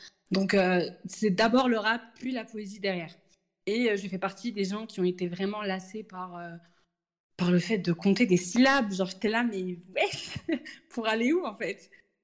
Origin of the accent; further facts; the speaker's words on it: Kabylie, Algeria; Moi, je sais que chez moi, en Algérie, notamment en Kabylie, d'où je viens